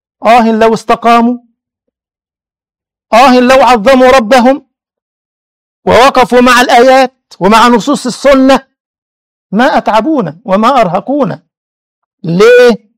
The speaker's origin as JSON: {"language": "Arabic", "country": "Egypt", "said": "كان عندنا في مصر واد بقى كل شويه استغل قضيه انه ملبوس من الجن"}